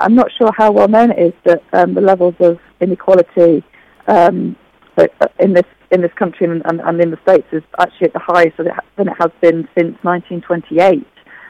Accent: Leeds, Yorkshire and the Humber, United Kingdom; I'm from Leeds

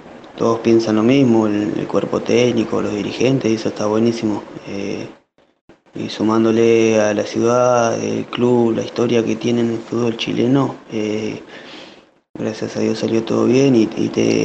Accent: San Carlos de Bariloche, Río Negro, Argentina; Tengo 23 años, vengo de Argentina, San Carlos de Bariloche.

